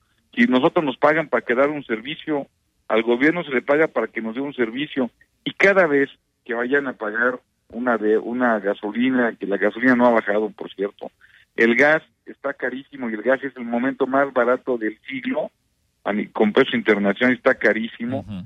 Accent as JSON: {"language": "Spanish", "country": "Mexico", "said": "es un tema que somos mexicanos todos, y que todos queremos un mejor México para todos"}